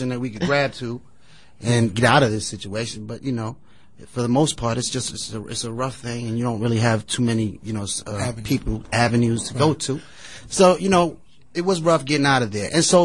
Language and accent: English; Brooklyn, New York, United States; born there; I was born in Brooklyn, New York.